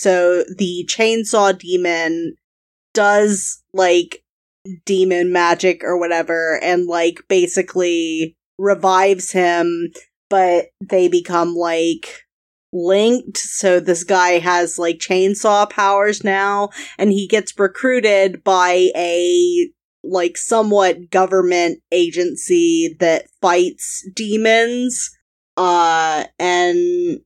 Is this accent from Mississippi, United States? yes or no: yes; Mississippi, United States; Buddy, I'm from Mississippi.